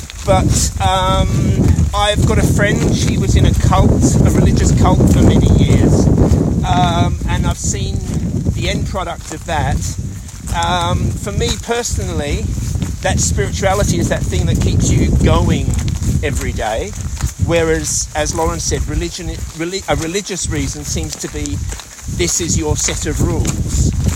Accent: Kalgoorlie, Western Australia, Australia; I'm from Kalgoorlie in Western Australia, in the middle of the desert.

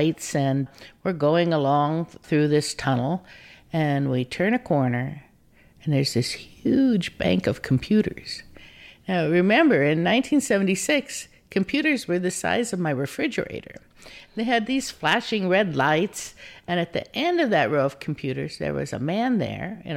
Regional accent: South Dakota, United States; where we grew up in the Black Hills in South Dakota, there are a lot of deer and turkeys

